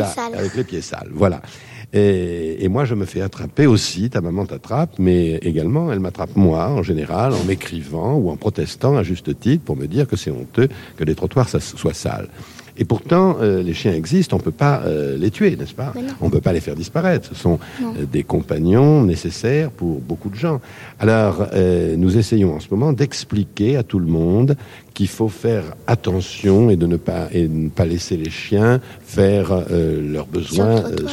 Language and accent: French; Nouvelle-Aquitaine, France; also born or lived in Paris; Mais je suis né à Paris un peu par hasard, parce que je suis, moi, originaire d'un département qui est dans le centre de la France, tu vois, et qui s'appelle la Corrèze. Et j'ai beaucoup habité en Corrèze